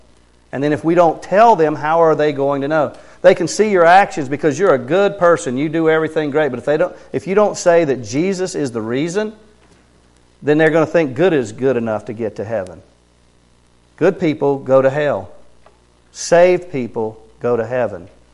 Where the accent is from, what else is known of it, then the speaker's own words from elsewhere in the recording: Tallahassee, Florida, United States; also born or lived in North Carolina; now in Idaho, United States; I was born in North Carolina, raised in Tallahassee, Florida. And I'm in northern Idaho now.